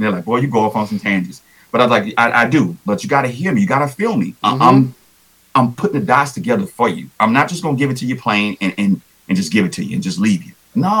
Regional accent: New Orleans, Louisiana, United States; I'm from New Orleans, been to Houston, been to all these other cities, been all over this country.

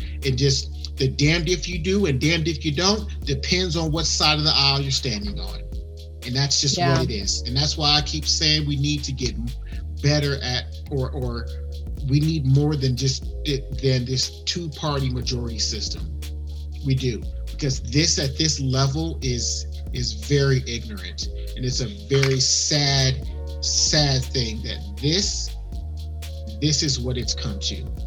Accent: West Coast, United States; like I said, growing up on the West Coast, it just, for me, seeing different races together, it never fully clicked in my mind.

